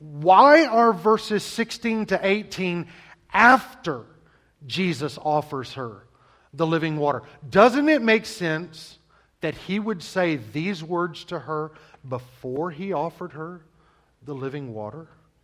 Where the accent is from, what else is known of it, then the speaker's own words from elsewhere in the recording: the South, United States; But growing up in the South, that's not what we heard. In the South, it was much, much different.